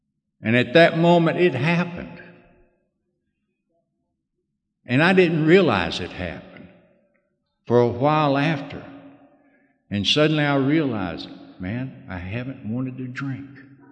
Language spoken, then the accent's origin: English; Orlando, Florida, United States; At the end of that trail, I was in Orlando, Florida, my home state, hometown, in a bar.